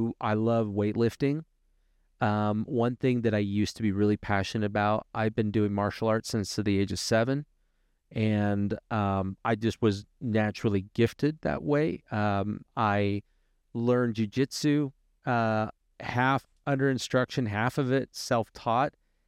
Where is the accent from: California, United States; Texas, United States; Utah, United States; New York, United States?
Utah, United States; I mean, if we go back, I mean, I grew up here in Utah, and as soon as I could, I left.